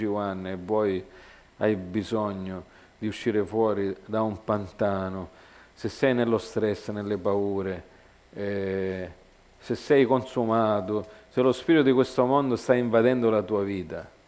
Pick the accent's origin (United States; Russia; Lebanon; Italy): United States; moved away; io sono cresciuto in America e qua i voti non li capivo